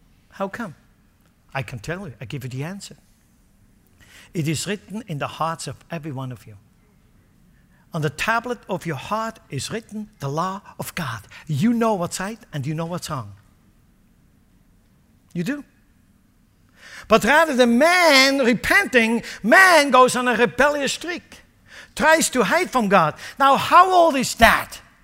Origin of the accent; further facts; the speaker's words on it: Switzerland; now in United States; I grew up in Switzerland.